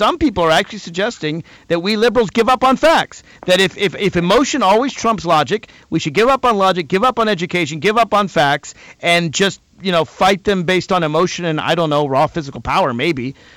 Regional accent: Virginia, United States; I will press my home state of Virginia to agree to give their electoral votes

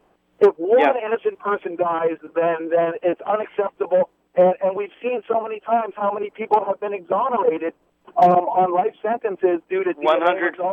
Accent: East Coast, United States; I'm concerned because for years and years and years, growing up on the East Coast, I was a supporter of the death penalty.

